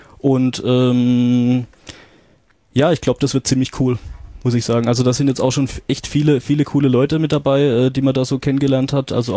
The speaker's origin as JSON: {"language": "German", "town": "Karlsruhe", "region": "Baden-Württemberg", "country": "Germany", "said": "ich komme ja ursprünglich aus Karlsruhe"}